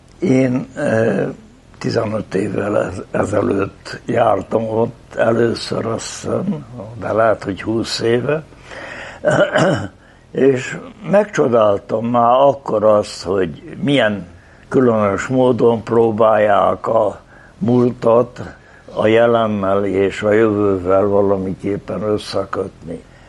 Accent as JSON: {"language": "Hungarian", "country": "Hungary", "tie": "born or raised there", "lives_now": "Budapest, Hungary", "said": "Budapestre vidékről. Apám éppen mezőgazdasággal foglalkozó ember, gazdálkodó ember volt, és hát én ott nőttem föl"}